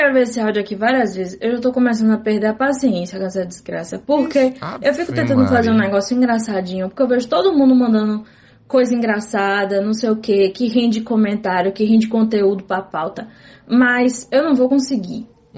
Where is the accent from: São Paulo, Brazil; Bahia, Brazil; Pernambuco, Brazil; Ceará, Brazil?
Bahia, Brazil; Salvador; now in Greenland; e eu moro na Groenlândia, mas eu sou de Salvador.